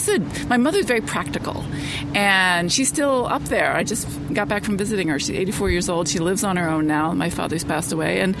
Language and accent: English; Vermont, United States; I grew up in Vermont, outside of Middlebury, so even smaller town than Middlebury, which is small enough.